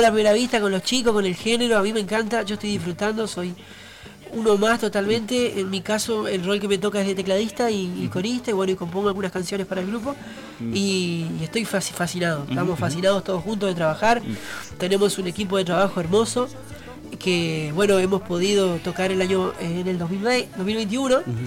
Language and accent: Spanish; Curuzú Cuatiá, Corrientes, Argentina; moved away as an adult; yo, como bien decías, vengo de Corrientes, de Curuzucuatía Corrientes, te decía la mitad de mi vida porque tengo 36 y a los 18 me vine